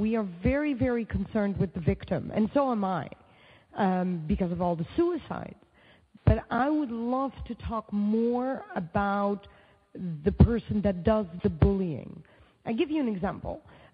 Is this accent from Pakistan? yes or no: yes; Pakistan; For example, I am Pakistani of origin, that's an identity that I can relate